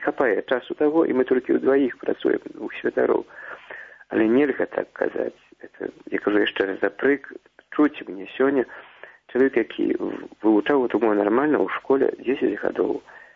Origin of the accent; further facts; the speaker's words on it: Polesia, Belarus; born there; Я нарадзіўся на Палесі.